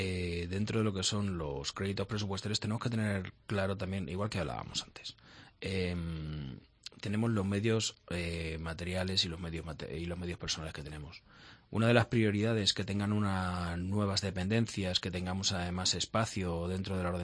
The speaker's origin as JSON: {"language": "Spanish", "town": "Albacete", "region": "Castilla-La Mancha", "country": "Spain", "said": "yo soy muy albaceteño. Y me siento como tal."}